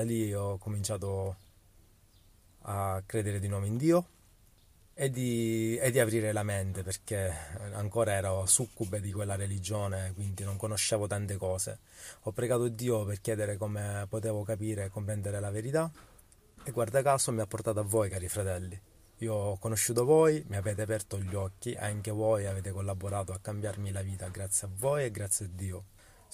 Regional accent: Sicily, Italy; vengo dalla Sicilia. Volevo raccontare la mia piccola esperienza che ho avuto con Dio, con Gesù, una piccola esperienza che in realtà ha cambiato totalmente la mia vita. Io provengo da una famiglia testimoni di Geova

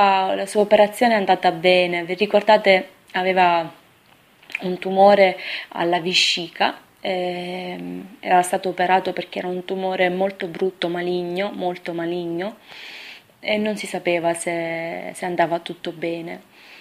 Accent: Sicily, Italy; Sono andata in Sicilia, nel mio paese

